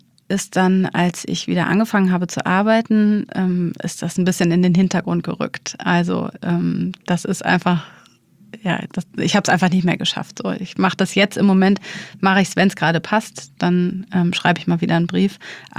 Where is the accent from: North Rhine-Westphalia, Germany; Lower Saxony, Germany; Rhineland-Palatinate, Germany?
North Rhine-Westphalia, Germany; Wir sind beide aus NRW